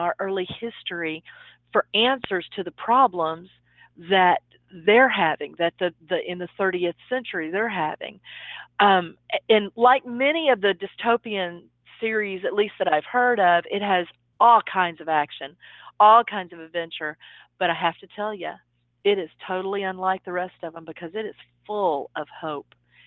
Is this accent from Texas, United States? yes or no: yes; Dallas, Texas, United States; It's actually set here in Dallas, which is my hometown.